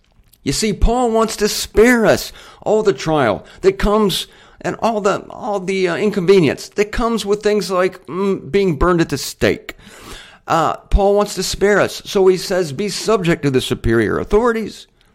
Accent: Canton, Ohio, United States; There was a church in my hometown of Canton, Ohio, named after him, Saint Michael.

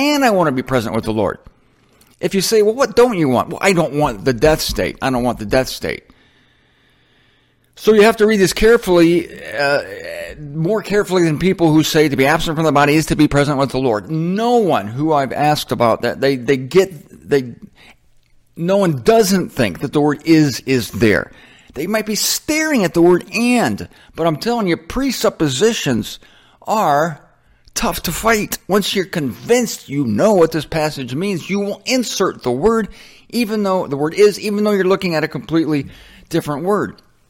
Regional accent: Canton, United States; now in Fort Lauderdale, United States; I want to be away from Fort Lauderdale. That's the hypothetical part. And be in my hometown of Canton.

